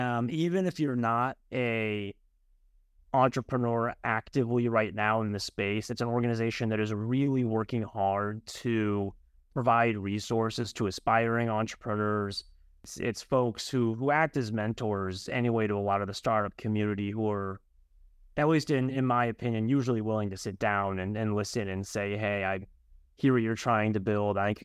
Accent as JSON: {"language": "English", "region": "Colorado", "country": "United States", "tie": "born or raised there", "said": "I grew up in Colorado."}